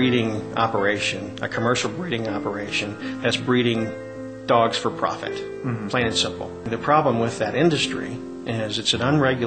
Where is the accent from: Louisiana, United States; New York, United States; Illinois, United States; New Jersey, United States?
Louisiana, United States; New Orleans; And we started out in New Orleans, which is my hometown